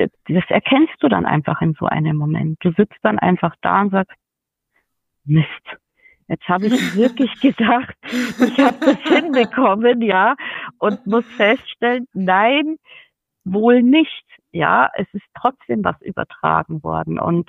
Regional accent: Landshut, Bavaria, Germany; Also wir sind eigentlich aus Landshut.

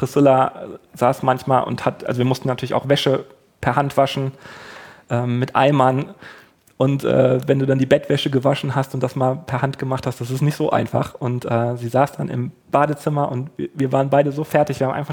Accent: Germany; Wir haben das gelernt, wir sind weiß, wir kommen aus Deutschland, wir haben eine Ahnung

